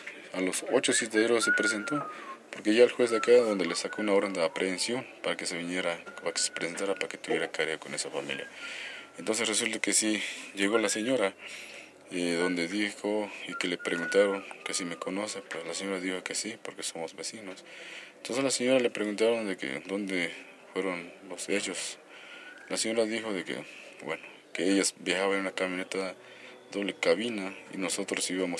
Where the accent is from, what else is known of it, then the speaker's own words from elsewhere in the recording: Pareja Mahamut, Chiapas, Mexico; soy originario de Pareja Mahamut, municipio de San Juan Chamula.